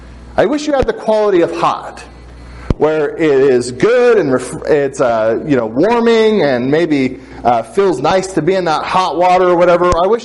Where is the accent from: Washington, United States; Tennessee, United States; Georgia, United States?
Washington, United States; I grew up near Mount Rainier, and there's this lake called